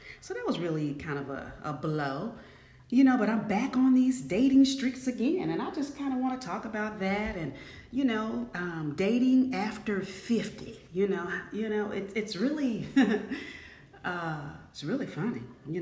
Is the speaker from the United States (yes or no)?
yes; Atlanta, Georgia, United States; I'm from Atlanta, Georgia